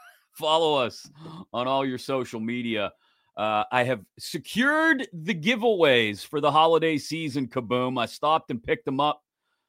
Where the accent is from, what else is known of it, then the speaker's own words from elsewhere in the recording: Baldwin, Pennsylvania, United States; I grew up in Baldwin.